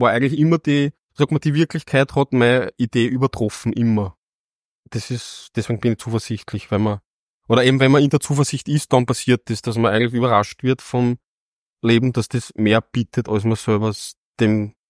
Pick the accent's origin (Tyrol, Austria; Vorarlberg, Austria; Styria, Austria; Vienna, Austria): Vienna, Austria; moved away as an adult; also born or lived in Salzburg; Nein, ich bin aus Wien Simmering.